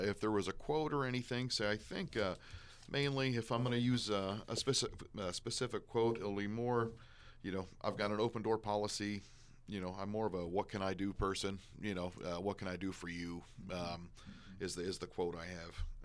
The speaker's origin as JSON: {"language": "English", "town": "Bedford", "country": "United States", "tie": "born or raised there", "said": "Yeah, I grew up in Bedford, and that's a big change from what I remember now."}